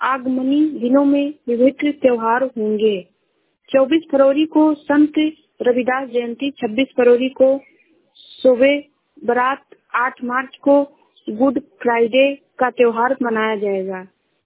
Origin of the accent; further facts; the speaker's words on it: Uttar Pradesh, India; मैं जिला श्रावस्ती से हूँ।